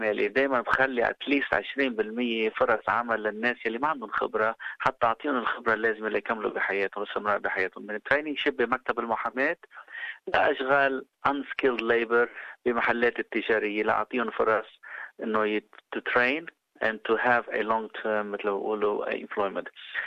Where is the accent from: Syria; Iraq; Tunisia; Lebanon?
Lebanon; now in Australia; نحن بالأيتيز كلبنانيين الأصل اللي جينا من على البلد